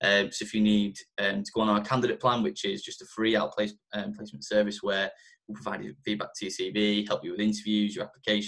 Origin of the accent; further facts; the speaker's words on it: United Kingdom; it's always a little bit embarrassing as a British person. You have to kind of make the joke on, we're the ones who don't have a second language.